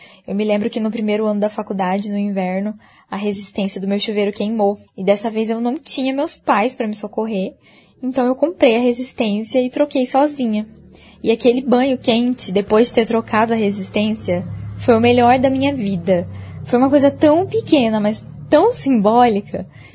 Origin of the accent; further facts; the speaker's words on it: Umuarama, Paraná, Brazil; Eu nasci e cresci em Umuarama, e Umuarama não tem jornalismo, então eu precisei fazer uma escolha.